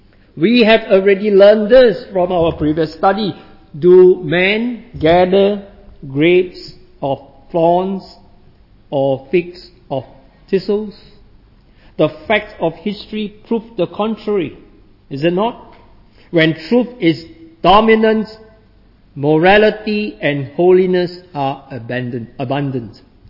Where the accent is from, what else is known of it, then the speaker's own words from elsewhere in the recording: Singapore; those of us who are in Asia and in my home country, Singapore, we are following the same